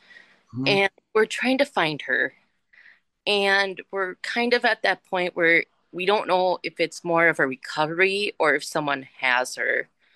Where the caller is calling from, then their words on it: River Falls, Wisconsin, United States; Hi, I'm calling from River Falls, Wisconsin.